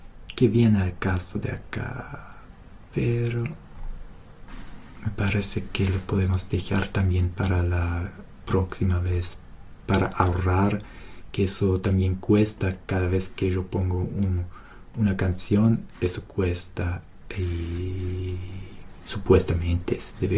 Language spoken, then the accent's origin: Spanish; Germany; Spanish is a second language; como alemán yo siempre me voy. Siempre voy siguiendo las leyes, las normas